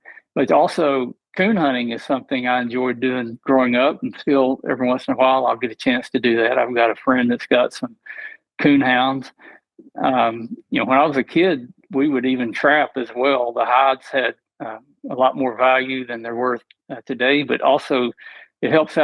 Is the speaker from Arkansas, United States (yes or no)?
yes; Arkansas, United States; So growing up in Arkansas, the natural state, I had ample opportunity to hunt a little bit of everything.